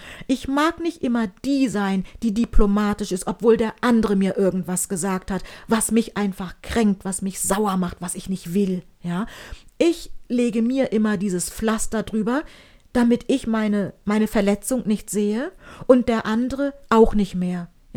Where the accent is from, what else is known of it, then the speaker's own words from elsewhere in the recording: Germany; first language German; Ich bin Deutsche, ich möchte nicht jeden Tag hören, ich spreche gut Deutsch, es ist meine Muttersprache.